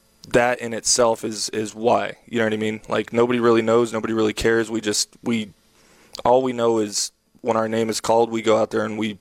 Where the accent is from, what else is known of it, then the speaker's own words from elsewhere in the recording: San Jose, California, United States; I'm from San Jose, so I kind of grew up an A's fan.